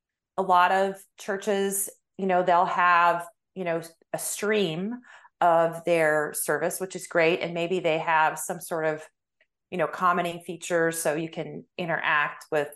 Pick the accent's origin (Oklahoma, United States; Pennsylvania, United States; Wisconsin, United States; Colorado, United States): Colorado, United States; That's correct. I was raised in Colorado, the beautiful Rocky Mountain State.